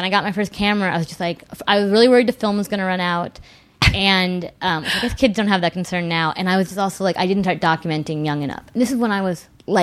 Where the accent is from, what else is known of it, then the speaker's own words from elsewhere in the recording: California, United States; Like, and I grew up in Southern California.